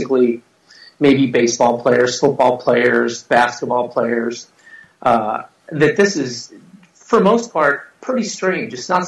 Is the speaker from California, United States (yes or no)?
yes; California, United States; Well, I grew up in Southern California.